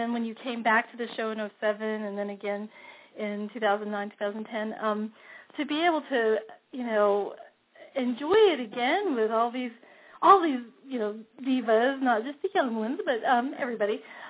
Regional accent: Houston, Texas, United States; I'm from Texas and from Houston, actually. But we can still be friends because Dallas and Houston don't always get together, you know, get along.

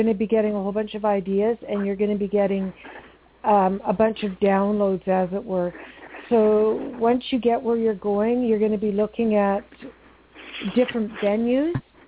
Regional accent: Canada; And, you know, I'm Canadian, eh?

